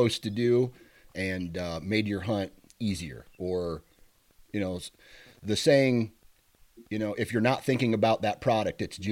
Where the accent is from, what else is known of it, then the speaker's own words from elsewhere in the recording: Iowa, United States; I'll hunt Iowa, my home state.